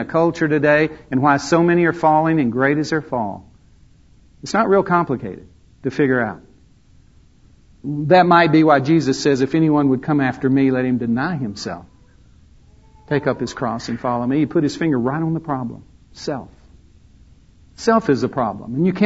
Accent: Alabama, United States; growing up in Alabama, grew up in a home with an older brother, mom and dad. Dad worked for the Alabama Power Company.

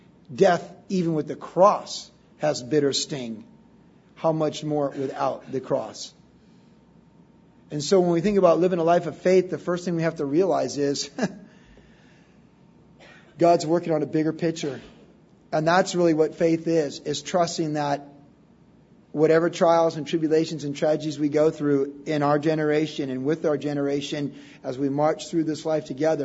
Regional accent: United States; At the risk of offending you, and I'm an American, I got my little American flag pin.

